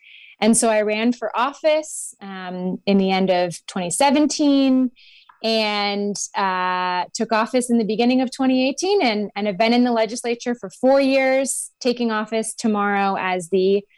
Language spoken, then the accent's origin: English; Racine, Wisconsin, United States; So I am born and raised in Racine, and I grew up around politics, knocking on doors for candidates in my hometown